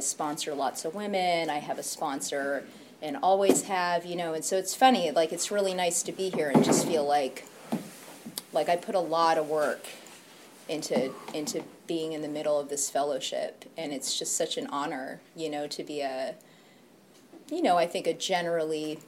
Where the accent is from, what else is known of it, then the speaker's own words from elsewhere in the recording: Los Angeles, California, United States; now in Oakland, United States; But I'm from L.A. originally. I grew up in L.A. I grew up in Venice. I grew up in a neighborhood that I just don't even recognize anymore.